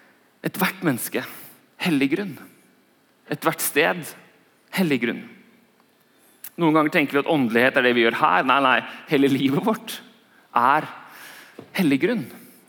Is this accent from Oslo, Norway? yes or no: no; Larvik, Vestfold, Norway; Jeg spilte golf hjemme I Larvik.